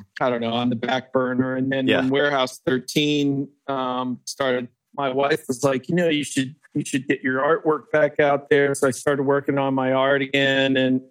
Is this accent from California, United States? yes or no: no; Ohio, United States; He was from Ohio. I'm from Ohio.